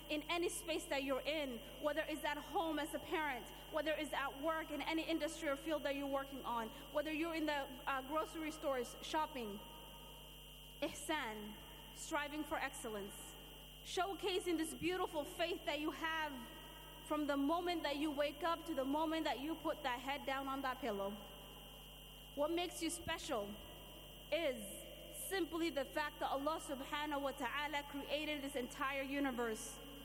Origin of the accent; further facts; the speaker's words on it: Somalia; Or what's going on in my home country of Somalia?